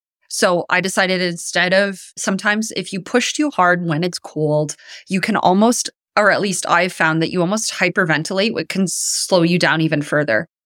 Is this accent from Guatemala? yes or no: no; Canada; even though I'm Canadian, I just don't love it.